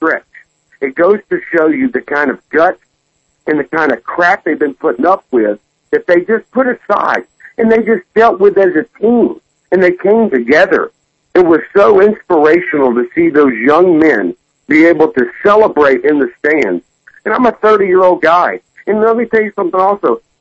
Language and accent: English; Mobile, Alabama, United States; now in Nashville, United States; I work in Nashville now, and I'm from Mobile, Alabama.